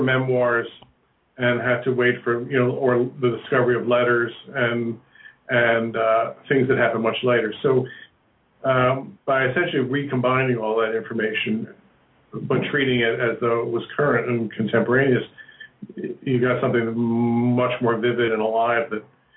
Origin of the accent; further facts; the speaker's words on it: Baltimore, Maryland, United States; moved away as an adult; also born or lived in Philadelphia / New York; I was born and raised in Baltimore and lived there till I went away to college, and then spent 6 years in Philadelphia, and then went to New York.